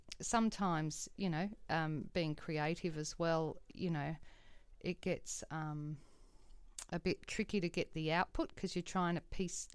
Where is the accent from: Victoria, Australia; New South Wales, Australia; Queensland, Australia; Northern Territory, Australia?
New South Wales, Australia; Griffith; I grew up in Griffith in New South Wales, and it's like an oven or a freezer, one or the other.